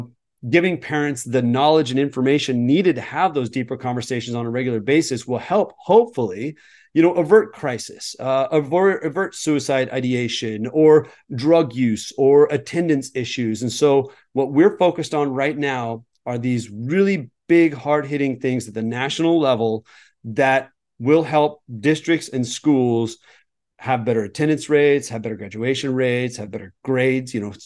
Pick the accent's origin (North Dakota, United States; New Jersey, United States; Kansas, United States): Kansas, United States; Wichita; now in California, United States; Born and raised. Yeah. Born and raised Wichita, Kansas, which is one of the districts I'm hoping to connect with in October to do some videos with.